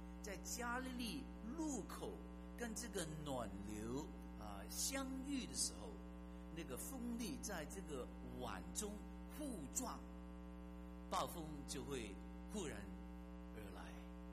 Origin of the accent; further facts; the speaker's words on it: Hong Kong; now in United States; 相信你们应该大部分都知道我牧师从香港来的。我记得还没有来美国之前我来美国是1968年年底。